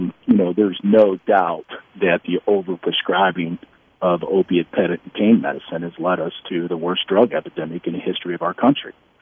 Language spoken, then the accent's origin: English; Ohio, United States; I just give you in my home state in Ohio